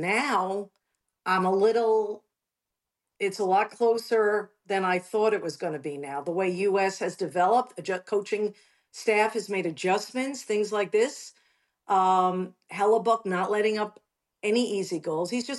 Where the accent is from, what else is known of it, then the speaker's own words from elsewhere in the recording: New York, United States; I'm American. I'm a New York girl.